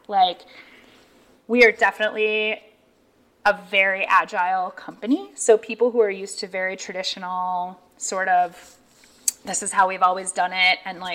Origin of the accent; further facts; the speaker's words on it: Midwest, United States; moved away as an adult; now in New York, United States; I'm a Midwesterner that transitioned into an adult as a New Yorker. So I've got that mindset.